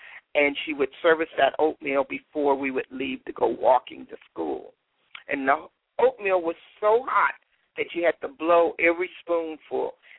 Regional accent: Chicago, Illinois, United States; But I do remember growing up in Chicago, and I remember the snow.

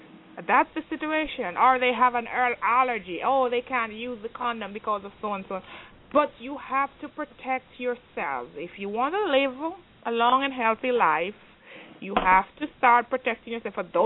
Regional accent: Jamaica; I'm an immigrant straight spouse. I am from Jamaica.

